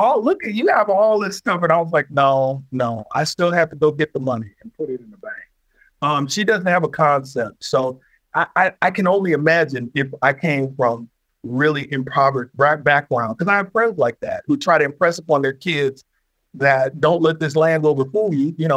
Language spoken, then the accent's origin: English; Detroit, Michigan, United States; I'm from Detroit, born and raised. I went to many Lions games.